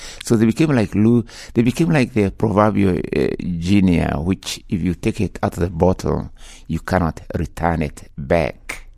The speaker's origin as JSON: {"language": "English", "country": "Kenya", "tie": "born or raised there", "said": "Well, you know, first of all, I was born in Kenya into a large peasant family where, you know, the oral tradition was very strong."}